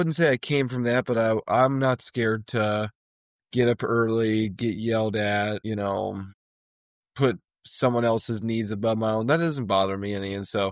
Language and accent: English; Kansas City, United States; also born or lived in Colorado; I'm from Kansas City.